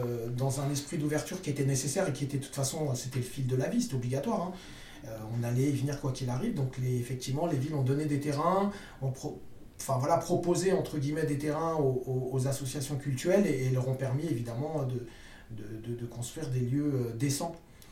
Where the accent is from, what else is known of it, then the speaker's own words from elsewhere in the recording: France; mais on est français. On est des vrais français, la preuve, on râle tout le temps. On est vraiment français